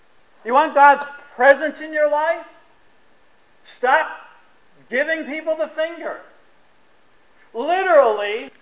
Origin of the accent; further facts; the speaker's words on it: Troy, New York, United States; Now, I'm from South Troy. We used to think it was kind of a way that's how you say goodbye to people.